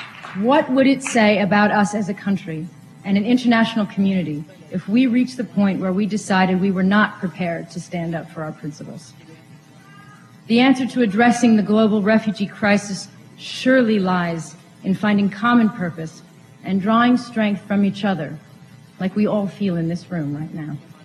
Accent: United States; Speaking as an American, the fact is, there is not a country in the world that we are not connected to as a result of our unique history.

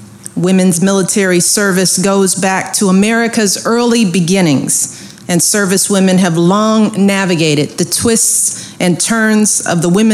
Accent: Illinois, United States; and my hometown Congressperson Jan Schakowsky. I also have to recognize someone else from home

